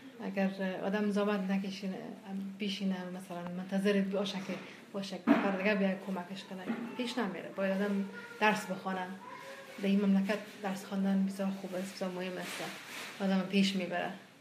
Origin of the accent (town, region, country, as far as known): Kabul, Afghanistan; born or raised there; also born or lived in Iran